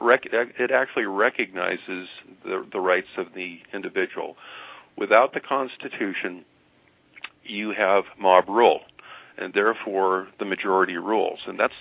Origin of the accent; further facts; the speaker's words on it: United States; as an American, I'm just trying to seek the truth and know what's going on in our country